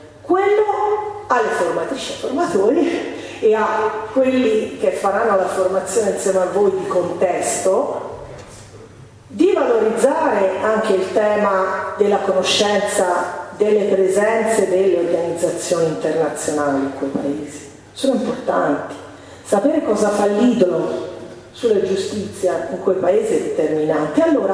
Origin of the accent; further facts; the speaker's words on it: Croatia; Italian is a second language; io sono croato, non lo conoscevo, poi ho imparato, no?